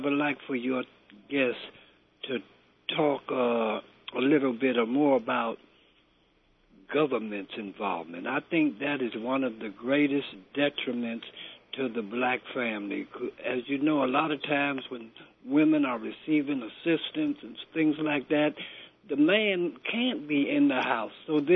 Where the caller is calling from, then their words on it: New York, United States; I'm calling from East Harlem.